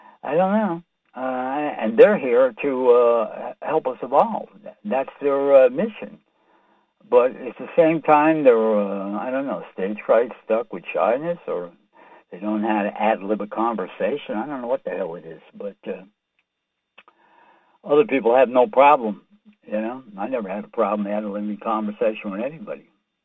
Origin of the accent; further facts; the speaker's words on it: New York City, New York, United States; I'm from New York City.